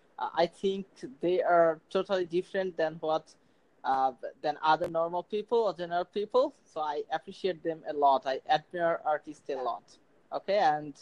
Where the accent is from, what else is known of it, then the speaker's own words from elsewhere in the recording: Dhaka, Dhaka Division, Bangladesh; Okay, I'm from a place called Dhaka, Bangladesh. Have you heard of Dhaka?